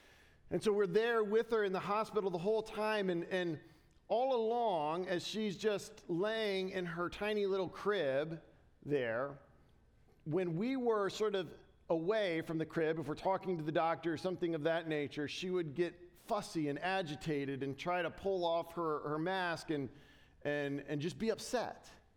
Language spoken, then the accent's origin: English; Dayton, Ohio, United States; And this doctor in Ohio, actually in my hometown in Dayton, had this ministry